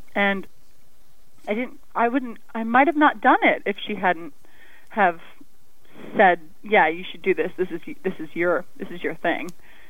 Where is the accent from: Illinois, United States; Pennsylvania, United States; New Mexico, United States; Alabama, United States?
Illinois, United States; Lake Zurich; now in Chicago, United States; Yeah, so I'm from Lake Zurich, northwest suburb of Chicago. Lived there all my life and then went to college in at Ball State University, and then I moved to Chicago